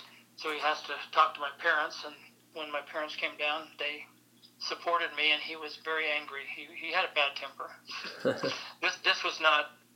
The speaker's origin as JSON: {"language": "English", "country": "United States", "said": "I'm very proud to be American."}